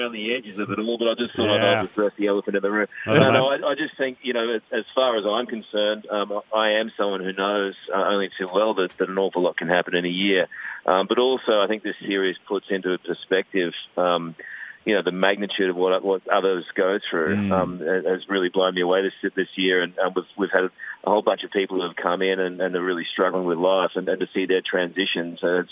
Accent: Queensland, Australia; I'm from Queensland.

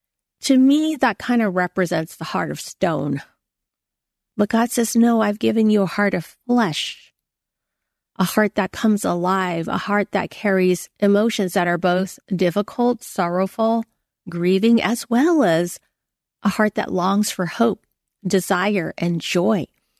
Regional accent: United States; Well, I'm Chinese American, and one of the teas that I really love in Cantonese is called bo lei.

